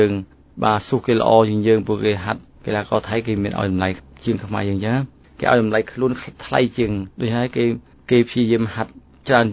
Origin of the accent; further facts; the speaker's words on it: Moung Ruessei, Battambang, Cambodia; បាទសុកកំណាត់គឺសុកមោងសីខេត្តបាត់ដំបង